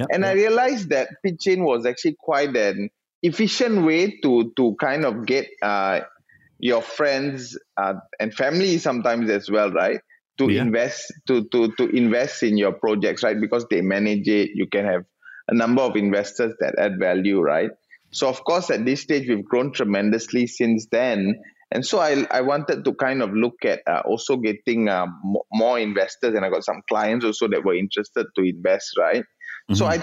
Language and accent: English; Malaysia; I'm Malaysian, so I'm very passionate of being Malaysian.